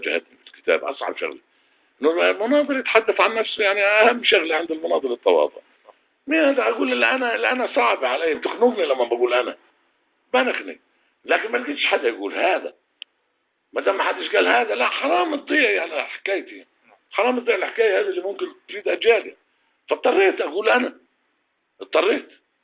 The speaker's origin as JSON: {"language": "Arabic", "country": "Palestine", "said": "بس بحلم أن أخذ حقي كمان كفلسطيني كشعب يعني كويس."}